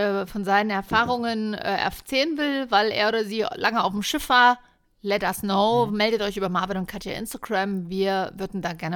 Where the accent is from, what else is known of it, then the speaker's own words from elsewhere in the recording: Leipzig, Saxony, Germany; Ich komme auch aus Leipzig, ich war jetzt ein halbes Jahr unterwegs, ich freue mich schon wieder auf die Stadt.